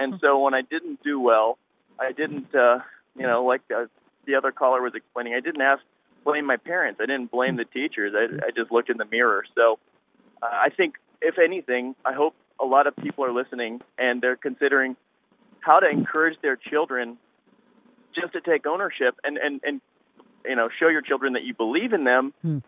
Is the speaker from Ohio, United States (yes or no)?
yes; Ohio, United States; So when I was 14, I grew up in Vinton County, rural Ohio, public schools.